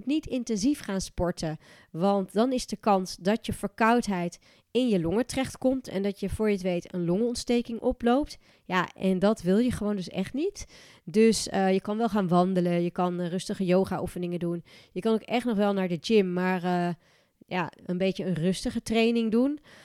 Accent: Gelderland, Netherlands; accent: Achterhoek; Oké, mijn accent is dus wat minder Achterhoeks dan dat van mijn familie.

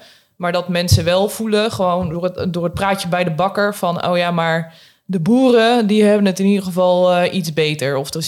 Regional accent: Drenthe, Netherlands; also born or lived in Overijssel; een beetje de regio waar ik vandaan kom. Drenthe, Kop van Overijssel

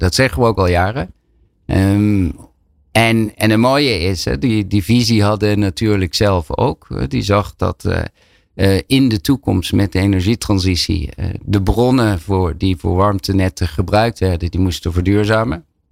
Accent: Limburg, Netherlands; born there; moved away as an adult; ik ben ooit geboren in Limburg. Dat hoor je niet meer helemaal terug. Naar Delft gegaan.

